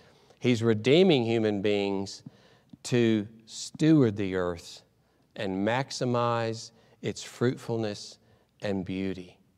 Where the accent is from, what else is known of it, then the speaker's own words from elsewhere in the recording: Alabama, United States; I grew up in Alabama, and we would go to the Birmingham Zoo